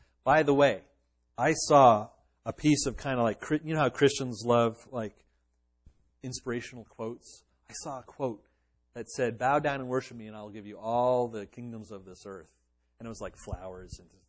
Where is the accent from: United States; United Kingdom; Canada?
Canada; Quebec; I grew up in Quebec, Canada.